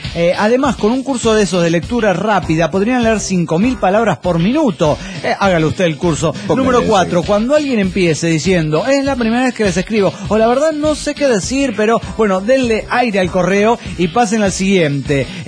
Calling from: Guadalajara, Jalisco, Mexico; Soy genéticamente incomprensible de Guadalajara, Jalisco, México.

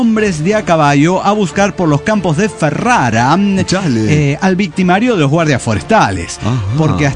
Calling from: New York, United States; el bandolero solitario desde New York

